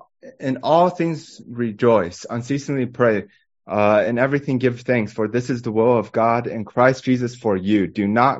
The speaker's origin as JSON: {"language": "English", "country": "Taiwan", "said": "I'm from Taiwan, and in Taiwan we have a high-speed railroad, a high-speed highway."}